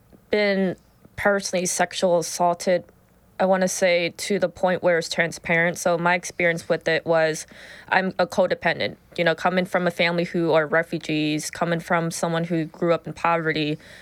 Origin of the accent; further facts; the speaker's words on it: Whitehall, United States; I came from Whitehall, of course. I was born and raised in Whitehall, but my parents were refugees from Laos during the Vietnam War era.